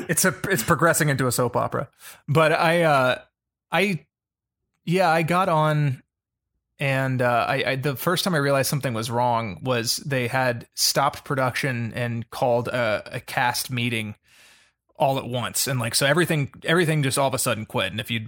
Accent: Atlanta, Georgia, United States; where I grew up in Atlanta. So I was, doing a lot of theater and, that sort of shit, back there.

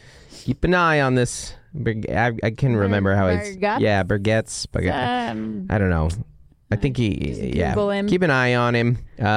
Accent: Federal Way, Washington, United States; I'm from Federal Way, which if you know the Northwest, you don't have anything in common other than

